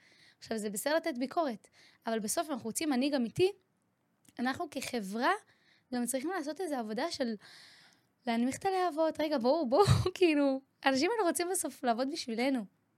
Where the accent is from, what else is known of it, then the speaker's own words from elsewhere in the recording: Otniel, Judea and Samaria, Israel; now in Tel Aviv, Israel; אני באה מאותניאל, שזה יישוב דרום הר חברון, יהודה ושומרון, רחוק אגב מאוד מהעולם שאני כביכול חיה בו היום. אתה יודע, אני כזה בתל אביב ובכל האזור הזה